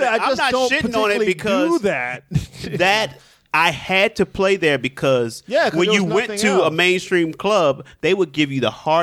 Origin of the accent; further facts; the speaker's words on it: Baltimore, Maryland, United States; now in New York, United States; Yeah, I'm originally from Baltimore, but I started doing stand-up in D.C. because I was in college at University of Maryland.